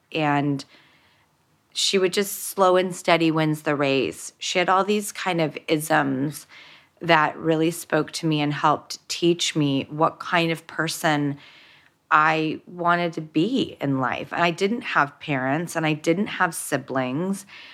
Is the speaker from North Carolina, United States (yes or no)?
no; Hollywood, California, United States; when I grew up in Hollywood and in industry